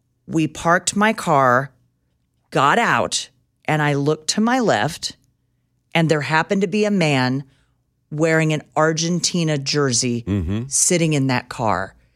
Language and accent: English; Kansas City, Missouri, United States; now in Las Vegas, United States; I'm from Kansas City. I'm sorry. I'm in Vegas.